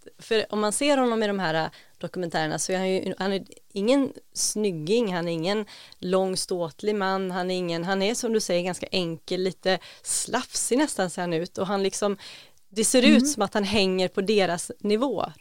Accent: Gothenburg, Västra Götaland County, Sweden; jag kom ändå från Göteborg, från storstan, och kom ut på landet

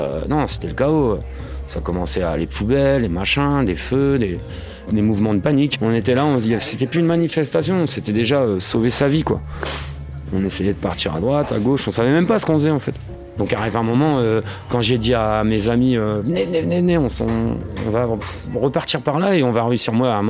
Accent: Hauts-de-France, France; je suis un petit picard comme vous le voyez, j'ai 37 ans.

